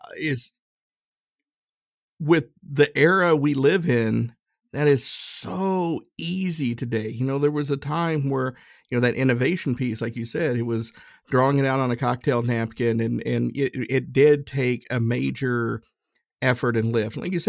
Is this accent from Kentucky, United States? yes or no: no; Tennessee, United States; I'm from Tennessee. I have a hard time saying it that word.